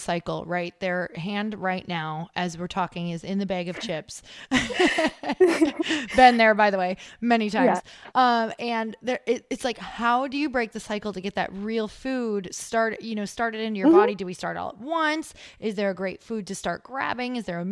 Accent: Midwest, United States; I come from the Midwest

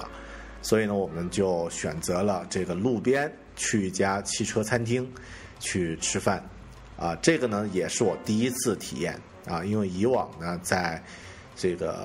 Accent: Yunnan, China; 我是来自云南山区的狗熊我老婆也是云南本地人

